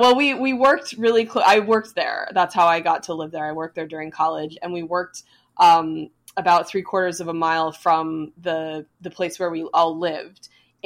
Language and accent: English; New Jersey, United States; yeah, you know, like my home state. Jersey is my home state. That's where I grew up.